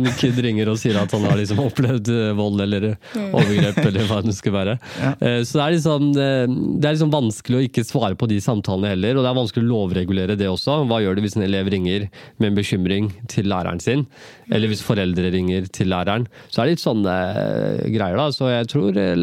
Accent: Oslo, Norway; For der jeg kommer fra, altså Mortensrud. Men der foreldrene mine kommer fra, Tyrkia

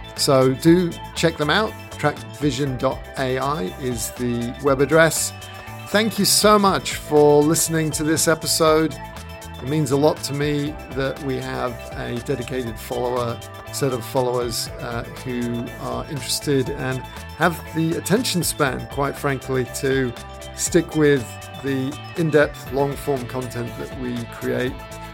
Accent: United Kingdom; I have to say, being a Brit, I've always found it a little difficult to relate to country music

